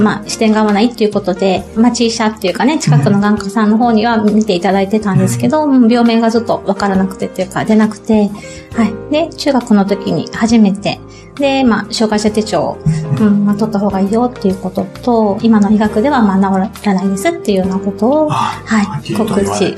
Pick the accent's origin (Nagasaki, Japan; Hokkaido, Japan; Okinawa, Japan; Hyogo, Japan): Okinawa, Japan; あの地元の沖縄で挙げさせてもらったんですね。